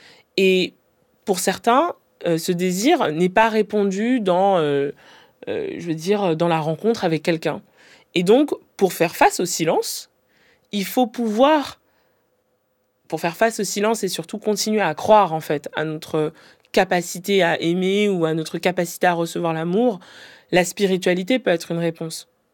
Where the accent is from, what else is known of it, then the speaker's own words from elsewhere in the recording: Cameroon; Moi, je suis camerounaise